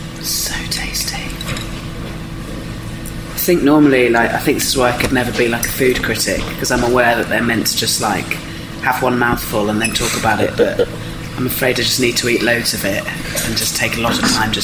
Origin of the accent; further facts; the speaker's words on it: South West England, United Kingdom; I'm from Dorset, so I picked them up last time I was down.